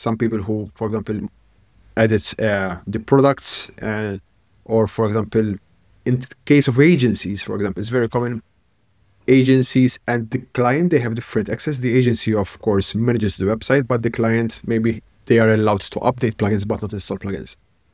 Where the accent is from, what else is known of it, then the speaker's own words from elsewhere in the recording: Malta; now in Netherlands; I am originally from Malta, but I live in the Netherlands.